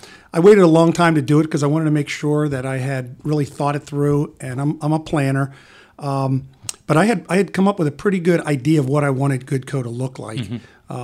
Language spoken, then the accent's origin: English; Pittsburgh, Pennsylvania, United States; also born or lived in Washington, D.C.; I grew up in Pittsburgh, so I'm a right? Pittsburgh yeah. guy. Went to Penn State University, got a degree in architectural engineering, and then went to Washington, D.C. to work for a huge mechanical contractor in D.C.